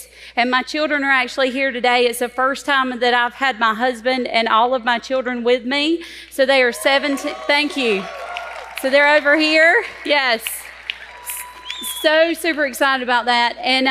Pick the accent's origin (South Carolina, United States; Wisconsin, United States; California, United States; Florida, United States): South Carolina, United States; So I'm from South Carolina. I'm not from Texas. Everybody thinks I am.